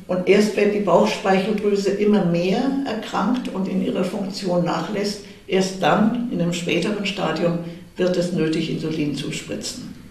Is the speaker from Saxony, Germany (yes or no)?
no; Munich, Bavaria, Germany; ich wollte dann auch wieder nach München in meine Heimatstadt zurück